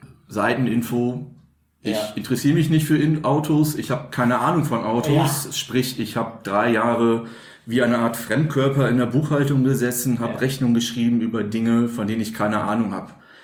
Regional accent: Münster, North Rhine-Westphalia, Germany; in meinem Heimatort Münster, Nordrhein-Westfalen

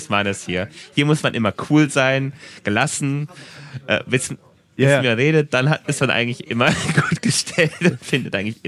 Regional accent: Germany; now in Japan; Natürlich ist es für mich als Deutscher dann manchmal, wo ich denke, dadurch, dass ich mich ein bisschen darüber aufrege.

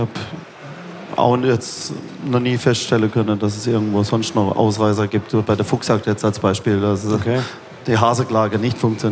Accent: Baden-Württemberg, Germany; ich komme aus Baden-Württemberg.

